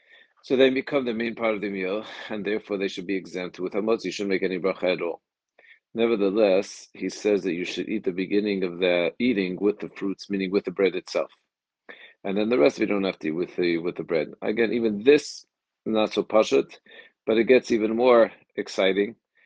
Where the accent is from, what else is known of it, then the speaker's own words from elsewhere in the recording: United Kingdom; I grew up as a British family. You have tea.